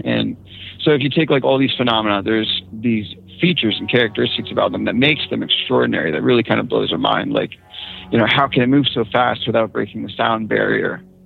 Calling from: Virginia, United States; Central Virginia.

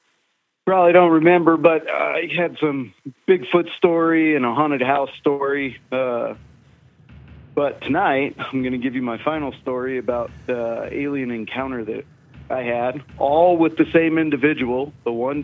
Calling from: Wyoming, United States; from Wyoming.

